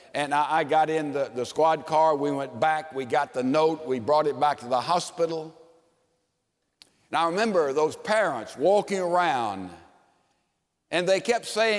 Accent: Houston, Texas, United States; I'm from Houston, Texas.

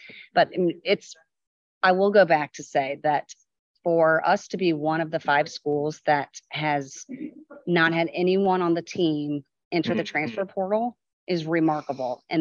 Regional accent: New Orleans, Louisiana, United States; I'm from New Orleans, so it's pretty stoic and representative of New Orleans.

